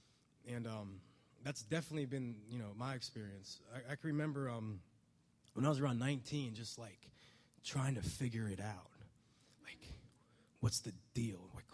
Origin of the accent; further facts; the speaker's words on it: Ohio, United States; I grew up in Northeast Ohio, and I come from a really good family.